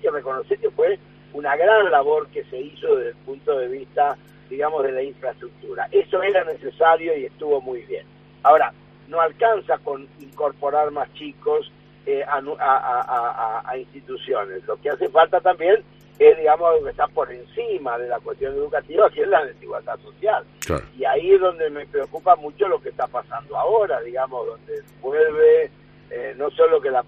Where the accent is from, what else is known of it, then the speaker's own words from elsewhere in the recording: Resistencia, Chaco, Argentina; Nosotros acá en el Chaco, yo soy de Resistencia